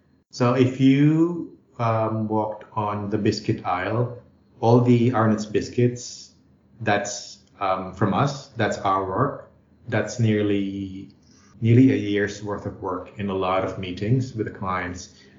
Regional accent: Philippines; English is a second language; now in Australia; Aussies like to speak. Like, so as a Filipino, I needed to learn how to be more assertive.

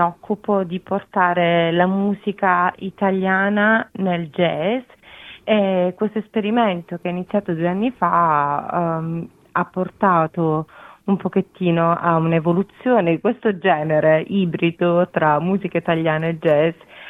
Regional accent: Bari, Apulia, Italy; io non sono napoletana, però sono barese

